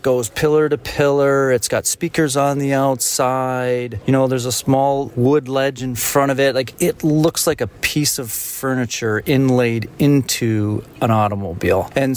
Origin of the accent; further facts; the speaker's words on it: London, Ontario, Canada; now in United States; I'm a London boy, by the way, just for, I know I'm coming from Detroit, but originally from London, Ontario.